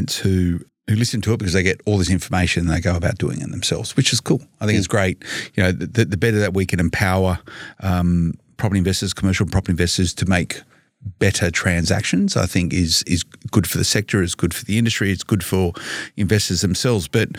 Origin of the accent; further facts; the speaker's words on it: Queensland, Australia; accent: Queensland; This is a It's my Queensland accent, right?